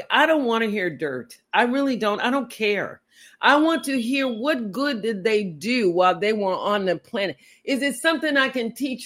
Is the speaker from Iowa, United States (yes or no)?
no; Waco, Texas, United States; also born or lived in Amarillo; I was born in Amarillo. And then I grew up in Waco. And then I got out of high school at 16 and went into the Navy and never went back.